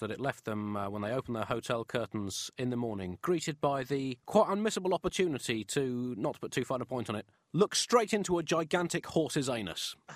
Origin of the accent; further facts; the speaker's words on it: South East England, United Kingdom; because I grew up in Kent